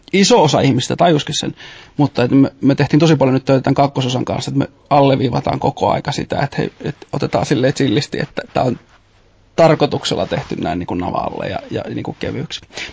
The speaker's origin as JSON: {"language": "Finnish", "region": "Eastern Finland", "country": "Finland", "said": "mä tuun Itä-Suomesta, pienestä maaseutukaupungista"}